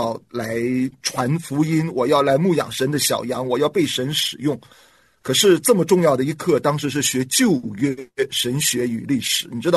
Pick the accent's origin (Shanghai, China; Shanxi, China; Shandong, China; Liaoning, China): Shandong, China; accent: Shandong; 其实作为一个北方人，特别是一个山东人，今天你一般的听山东人讲话，你都会听到他里面是带着那个我们山东话的口音的啊